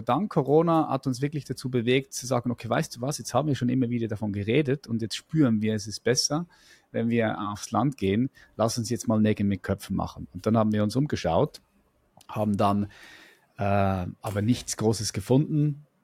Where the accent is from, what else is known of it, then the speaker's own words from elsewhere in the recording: Zurich, Switzerland; Ja, ich bin aufgewachsen in Zürich. Das ist eine Großstadt hier in der Schweiz. Es ist nicht ultra groß, aber für die Schweizer Verhältnisse schon groß.